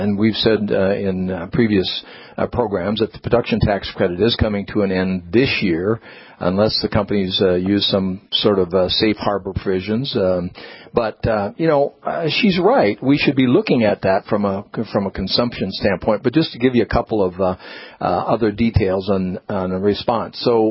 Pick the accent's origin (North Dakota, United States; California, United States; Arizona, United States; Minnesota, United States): North Dakota, United States; Tioga; I grew up in Tioga. I've been around natural gas for 40 years